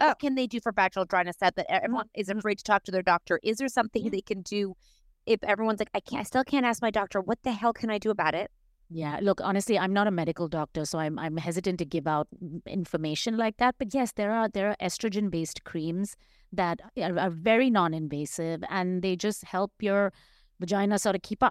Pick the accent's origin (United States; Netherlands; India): India; I grew up in India